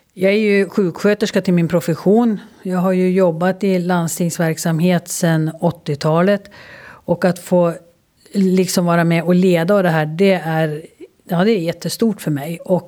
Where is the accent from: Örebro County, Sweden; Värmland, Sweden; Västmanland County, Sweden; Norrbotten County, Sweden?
Västmanland County, Sweden; Sala; Och sen vart jag tillfrågad ifrån Centerpartiet hemma i Sala om jag inte skulle engagera mig.